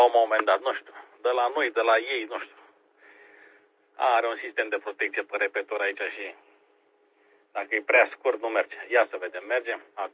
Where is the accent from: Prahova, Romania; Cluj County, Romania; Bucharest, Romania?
Prahova, Romania; Ploiești; Afara orașului Ploiești, la vreo 5 km, cam așa, dar pot să zic că sunt ploieștean.